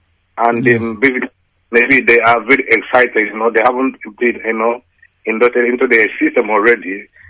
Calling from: London, United Kingdom; I'm calling from London.

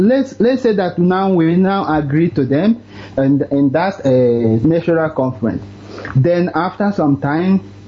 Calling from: Denmark; I'm calling from Denmark.

